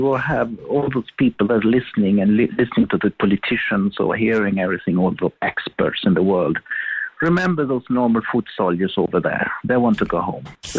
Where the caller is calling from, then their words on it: Malaga, Andalusia, Spain; Hello, Charles. … from Malaga.